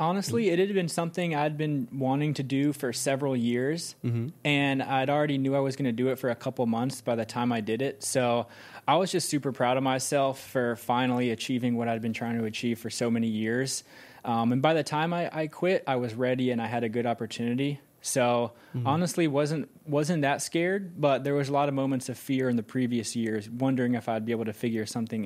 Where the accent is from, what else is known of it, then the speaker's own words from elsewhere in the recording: North Carolina, United States; so I'm from North Carolina